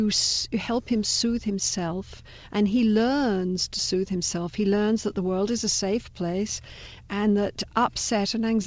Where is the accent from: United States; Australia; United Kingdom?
United Kingdom; well, as a Brit, yes.